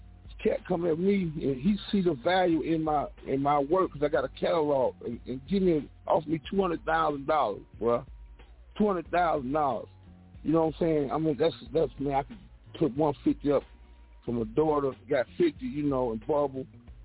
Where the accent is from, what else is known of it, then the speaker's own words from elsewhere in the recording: California, United States; I wasn't in the playing the Hollywood game because I came from the Bay.